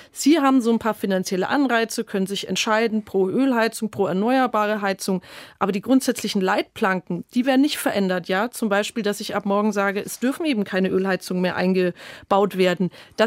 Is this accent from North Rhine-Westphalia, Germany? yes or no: no; Bamberg, Bavaria, Germany; Ich komme aus Bamberg, da hängen 20.000 Arbeitsplätze.